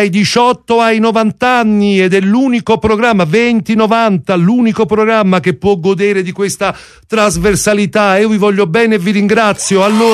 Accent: Naples, Campania, Italy; in quanto napoletano mi sento anche io africano

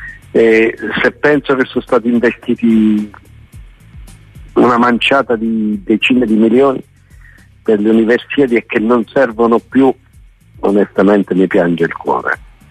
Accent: Salerno, Campania, Italy; now in Caserta, Italy; io da Salernitano trapiantato a Caserta

